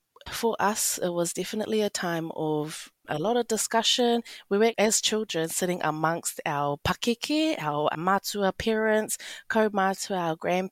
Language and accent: English; Wellington, New Zealand; I was born and bred in Wellington, but my whānau is from Te Wairua and Waikare Moana.